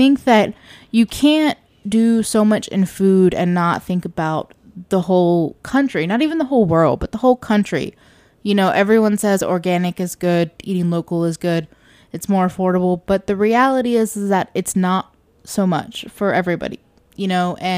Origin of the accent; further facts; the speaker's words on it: Greensboro, North Carolina, United States; I'm from North Carolina. I grew up in Greensboro, which is just a small town that likes to think of itself as a city.